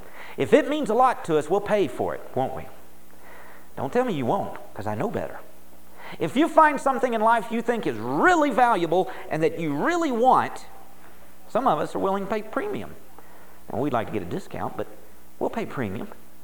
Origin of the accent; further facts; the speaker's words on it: United States; I'm an American. I'm proud of that.